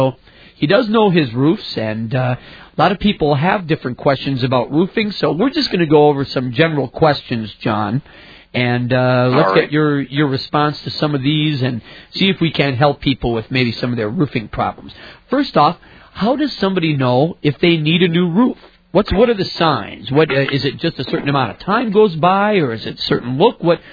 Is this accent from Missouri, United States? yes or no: no; Wisconsin, United States; I grew up in Wisconsin myself, and I still listen to them when I go over to my grandparents' house.